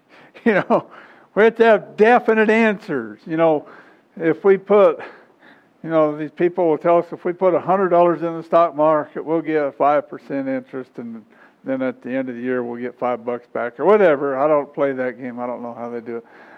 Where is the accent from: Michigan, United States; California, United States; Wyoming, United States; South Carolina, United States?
Wyoming, United States; I grew up in Wyoming. And I was raised like a wolf pup.